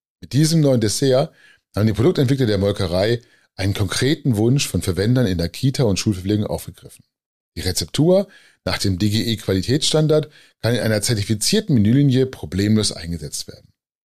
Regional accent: Gifhorn, Lower Saxony, Germany; also born or lived in Hildesheim; geboren in Hildesheim, aufgewachsen in Gifhorn. Partywochenende immer in Braunschweig.

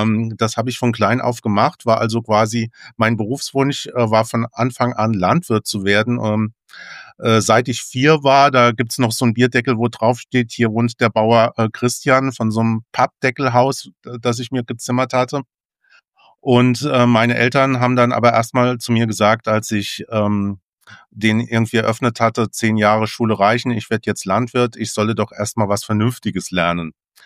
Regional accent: Germany; Ich bin am Rhein groß geworden. Sohn von sogenannten Mondscheinwinzern

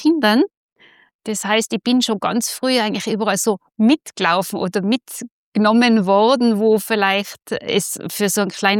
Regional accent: Salzburg, Austria; now in Innsbruck, Austria; Und da hat es mich immer mehr nach Hause gezogen in die Berge. Und deshalb bin ich aufgewachsen im Salzburger Land und bin dann nach Innsbruck

